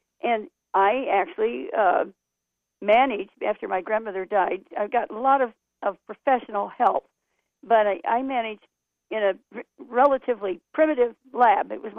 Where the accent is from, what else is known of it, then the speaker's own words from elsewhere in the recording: Florida, United States; I came from Florida, and where it's filled with anti-Castro Cubans